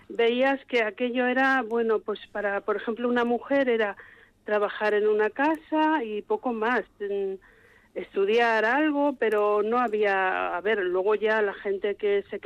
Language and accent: Spanish; Extremadura, Spain; Digo, no soy de aquí, soy extremeña